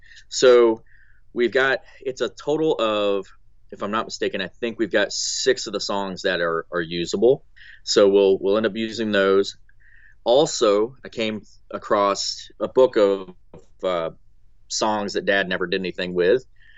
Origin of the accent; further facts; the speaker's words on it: Nashville, Tennessee, United States; born there; I was born in Nashville, so I've been there a lot. Yeah, born at Baptist Hospital downtown.